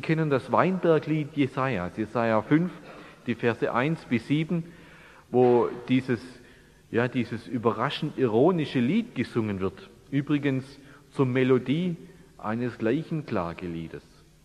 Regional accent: Reutlingen, Baden-Württemberg, Germany; Ich bin aus Reutlingen da.

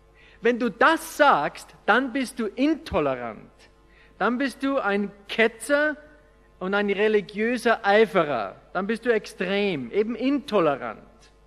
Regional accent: Austria; Bei uns in Österreich

